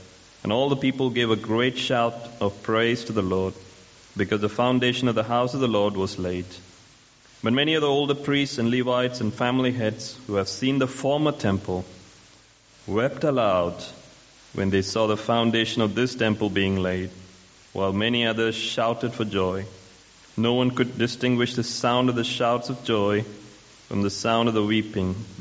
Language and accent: English; South India, India; Growing up in South India, I have read stories in newspaper of children rebel against their parents and run away to North India.